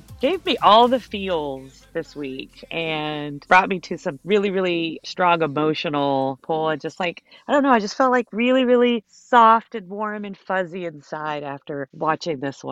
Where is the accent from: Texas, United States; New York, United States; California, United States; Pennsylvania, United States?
Texas, United States; Houston; born there; And I was like, yes, I was born in Houston.